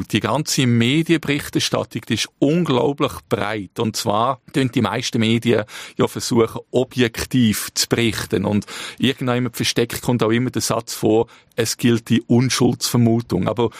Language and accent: German; Switzerland; Weil bei uns in der Schweiz, und das ist anders als zum Teil im Ausland, haben wir beim Bezirksgericht Zürich 3 Profi-Juristen, die das anschauen.